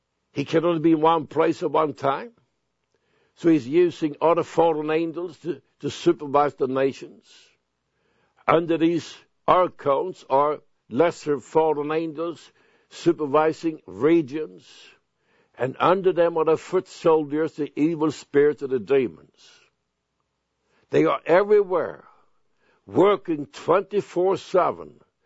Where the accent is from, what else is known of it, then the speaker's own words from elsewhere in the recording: Sweden; I came from Sweden. Sweden has a total different setup.